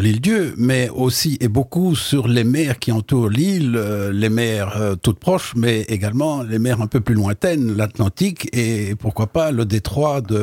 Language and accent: French; Belgium; Je l'ai écrit chez moi, je suis belge, je l'ai écrit chez moi à Bruxelles.